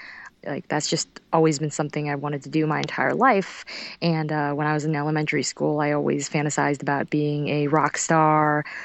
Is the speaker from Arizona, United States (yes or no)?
no; New York, United States; Unfortunately, like growing up in New York, my family was never very well off.